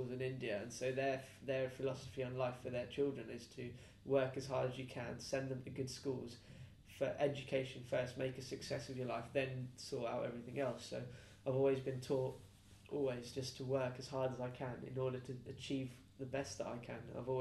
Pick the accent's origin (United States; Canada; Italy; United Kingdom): United Kingdom; But I think it's pretty much phased out with our generation, especially being British.